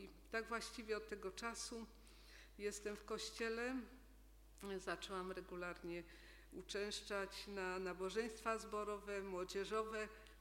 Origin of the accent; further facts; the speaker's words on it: Brzeg, Opole Voivodeship, Poland; born there; now in Cieszyn, Poland; nie jestem tutaj od zawsze w Cieszynie, że nie byłam od urodzenia cieszynianką i urodziłam się w Brzegu. Tam też w wieku przedszkolnym w Brzegu uczęszczałam, bywałam z rodzicami w kościele zielonoświątkowym